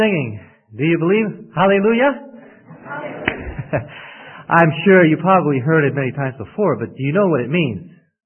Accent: New York City, New York, United States; accent: New York; I'm from New York City. Perhaps some of you have probably already detected that by my accent. I do try to say my R's.

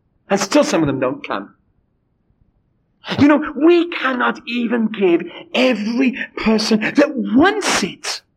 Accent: United Kingdom; You know, as British, we're not supposed to get emotional.

